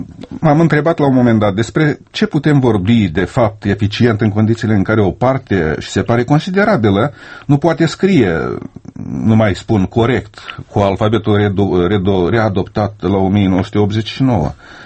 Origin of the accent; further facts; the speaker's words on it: Moldova; ca moldoveni